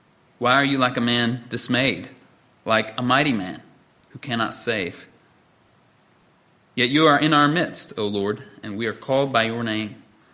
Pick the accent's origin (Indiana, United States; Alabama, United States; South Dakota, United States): Indiana, United States; a very severe drought that hit the Midwest and my home state of Indiana.